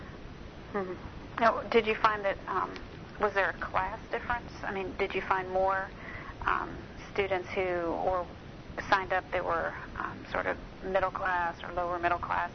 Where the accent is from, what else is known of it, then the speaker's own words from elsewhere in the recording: West Virginia, United States; I grew up in West Virginia, that's where I'm from.